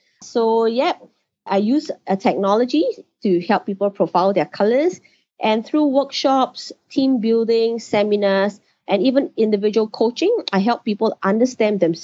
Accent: Singapore; I'm from Singapore.

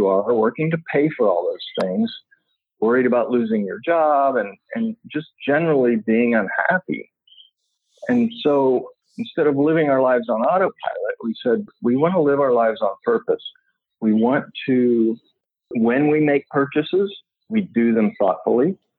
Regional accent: Florida, United States; also born or lived in Colorado; Okay, well, I was born in the USA. I grew up in Florida, so that was a warm climate. I went to school there.

